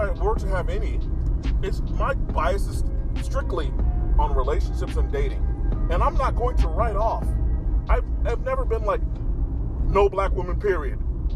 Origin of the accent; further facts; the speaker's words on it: Chicago, Illinois, United States; we found out we were from the same town. She from the Shy, I'm from the Shy.